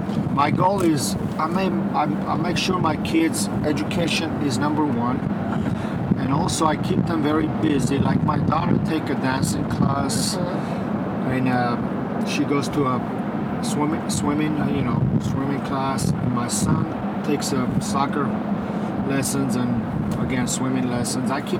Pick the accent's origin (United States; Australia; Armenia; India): Armenia; I'm Armenian.